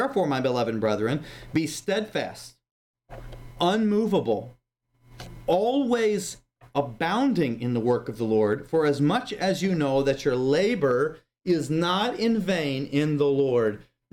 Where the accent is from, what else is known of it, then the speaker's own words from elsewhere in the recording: Midwest, United States; I grew up in the Midwest, and when it rains in the Midwest for a considerable amount of time, the earth is very muddy.